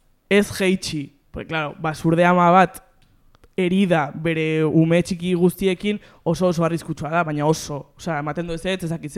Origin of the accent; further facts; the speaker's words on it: Carcastillo, Navarre, Spain; kurtsoan zehar aste buruetan eta uda asko pasaitut literalmente 16 urte bete arte nire herrian, Zarrakaztelun, herriberan.